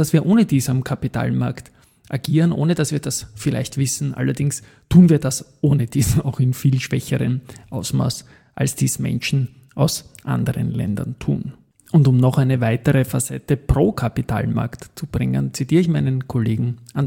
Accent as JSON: {"language": "German", "region": "Vienna", "country": "Austria", "tie": "born or raised there", "said": "Ich bin 1968 in Wien geboren und aufgewachsen als Kind einer Arbeiterfamilie, hatte ein tolles Elternhaus, Donaustadt, Gegend Alte Donau"}